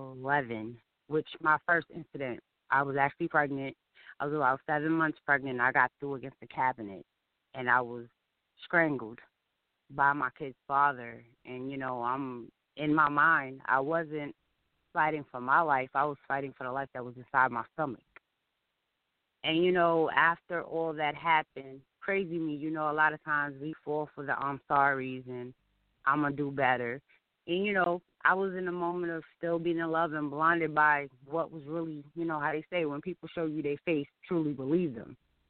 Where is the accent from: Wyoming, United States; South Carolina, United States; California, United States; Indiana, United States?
South Carolina, United States; Cross; now in New York, United States; Well, as she says, I live in upstate New York. I am originally from Cross, South Carolina.